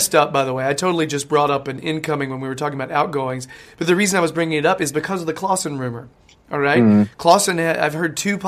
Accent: United States; even I've picked up on that, and I'm American

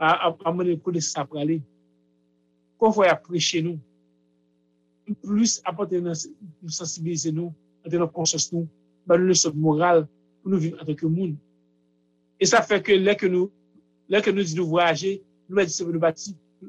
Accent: Haiti; Est-ce que c'est la musique haïtienne qui a fait honneur nous en tant qu'haïtien?

